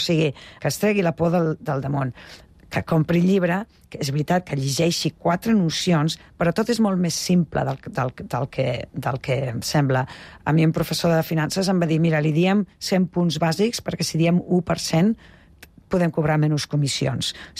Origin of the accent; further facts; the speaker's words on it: Tarragona, Catalonia, Spain; Jo, que soc de Tarragona